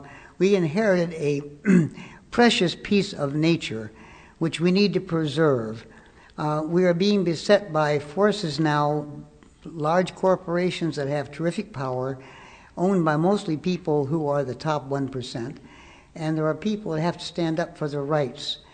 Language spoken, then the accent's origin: English; Midwest, United States; I might say that I grew up in the Midwest, where it was flat as a pancake, and there was a little hill between our house, my grandfather's house, and a lake in Indiana.